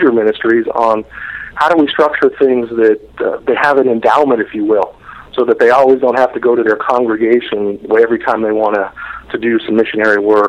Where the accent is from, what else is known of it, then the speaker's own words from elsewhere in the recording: California, United States; now in Phoenix, United States; Well, I grew up in Northern California. And in a real small town, so moving to Phoenix 20 years ago was a huge change for me.